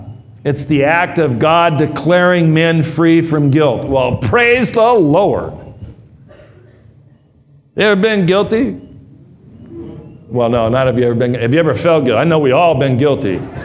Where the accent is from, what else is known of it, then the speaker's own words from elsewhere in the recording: California, United States; Anybody here, did they have that in the East Coast too? I'm from California.